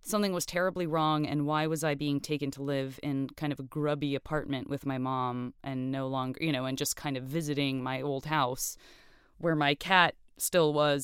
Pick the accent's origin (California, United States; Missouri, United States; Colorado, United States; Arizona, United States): Arizona, United States; Tucson; I grew up in Tucson, Arizona. I graduated from high school when I was 17 and went as far away from heat while still staying in the state of Arizona